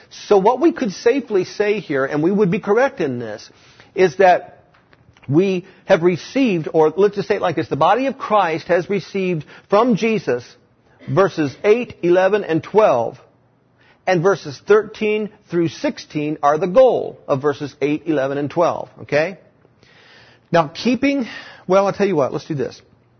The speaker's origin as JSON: {"language": "English", "town": "Cincinnati", "region": "Ohio", "country": "United States", "tie": "born there", "said": "My parents were from Kentucky, all right? I was almost from Kentucky. I was born in Cincinnati, so don't you cast any stones at me."}